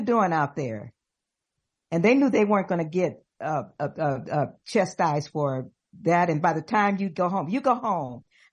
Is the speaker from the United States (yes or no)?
yes; Los Angeles, California, United States; because we were raised in South Los Angeles. We were raised right around the corner from where the Watts riots started.